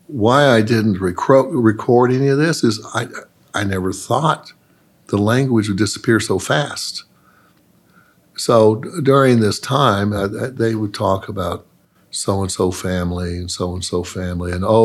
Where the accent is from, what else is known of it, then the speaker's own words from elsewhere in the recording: Tulsa, Oklahoma, United States; But gosh, I was raised in Tulsa, 60 miles from here, and I didn't hear about it.